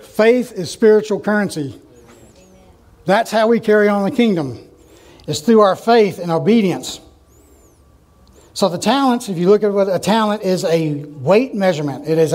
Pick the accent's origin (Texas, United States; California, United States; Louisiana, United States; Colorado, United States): Louisiana, United States; I'm from Louisiana. I don't read that fast, Cassie.